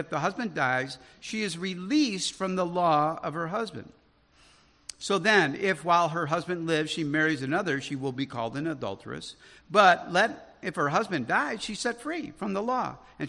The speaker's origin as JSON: {"language": "English", "town": "Chicago", "region": "Illinois", "country": "United States", "said": "I'm from Chicago, man. I don't trust anybody, you know."}